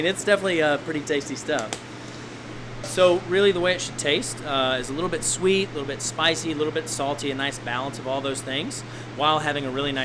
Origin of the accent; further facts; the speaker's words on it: the South, United States; a lot of the times people know that I'm from the South and sort of associate me with peanuts.